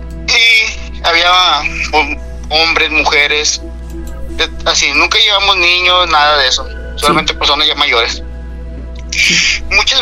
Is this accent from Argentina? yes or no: no; Nuevo Laredo, Tamaulipas, Mexico; yo soy originario de Nuevo Laredo, Tamaulipas.